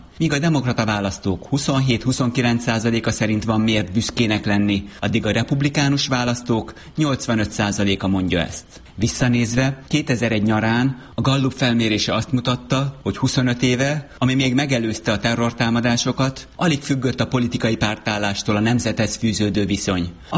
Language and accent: Hungarian; Hungary; mert megemlítettem neki, hogy én magyar vagyok.